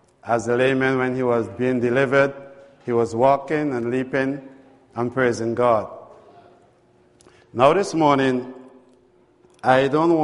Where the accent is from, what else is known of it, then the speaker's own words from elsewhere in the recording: St. Vincent & Grenadines; I'm from Sweet St. Vincent